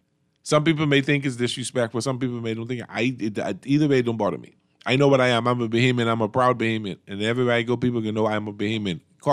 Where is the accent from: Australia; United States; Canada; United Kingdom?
Canada; I'm Canadian.